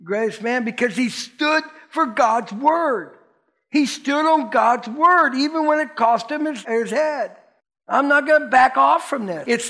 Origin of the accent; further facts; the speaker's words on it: Florida, United States; I said, really, judge, I didn't know what it was. I'm from Florida. I don't know about this stuff.